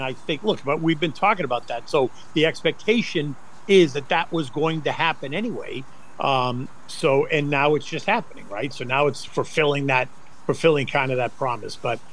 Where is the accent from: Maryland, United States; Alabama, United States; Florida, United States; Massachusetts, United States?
Massachusetts, United States; Boston; moved away as an adult; because I grew up in Boston, right? I grew up in the first 22 years of my life. I grew up just 8 miles outside of, you know, downtown Boston, and it was great.